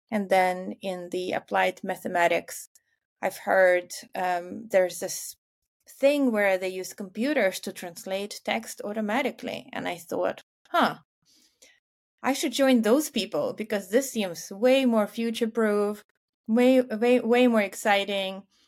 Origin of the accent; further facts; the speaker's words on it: Ukraine; I grew up in Ukraine and very early on loved German and English and was studying those languages.